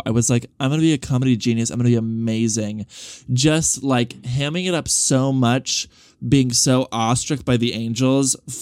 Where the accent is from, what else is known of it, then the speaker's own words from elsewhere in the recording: Arizona, United States; And I grew up in Arizona, like a very red state.